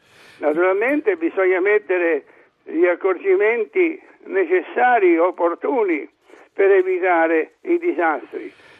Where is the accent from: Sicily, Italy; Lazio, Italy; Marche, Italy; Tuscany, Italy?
Lazio, Italy; Rome; io sono romano